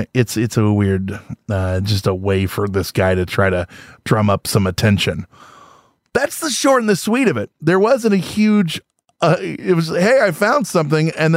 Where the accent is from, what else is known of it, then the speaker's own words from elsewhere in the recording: Illinois, United States; I grew up in Central Illinois. It's all farming.